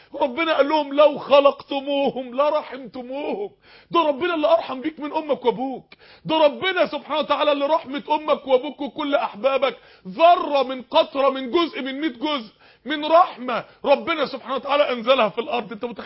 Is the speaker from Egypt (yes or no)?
yes; Egypt; المدن بتاعت بلادنا القاهره